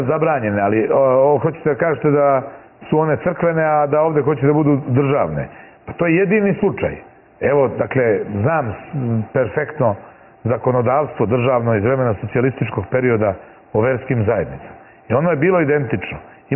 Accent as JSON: {"language": "Serbian", "country": "Serbia", "said": "ja sam stranac iz Srbije"}